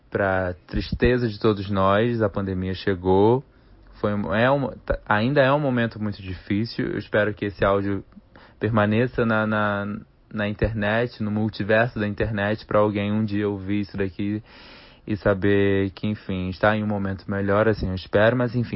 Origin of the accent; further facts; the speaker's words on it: Rio de Janeiro, Brazil; Santa Cruz, bairro de onde eu sou também, e aí ela vai explorando o Rio de Janeiro aos poucos, que também é um pouco da minha história.